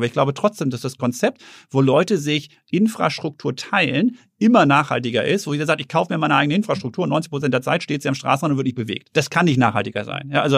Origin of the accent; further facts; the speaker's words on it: Herten, North Rhine-Westphalia, Germany; Ja, ich bin in Herten groß geworden, im Ruhrgebiet.